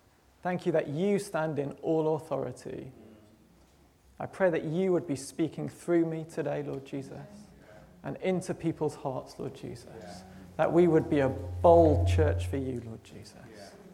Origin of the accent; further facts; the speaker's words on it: Manchester, North West England, United Kingdom; Most people will know that I grew up in Manchester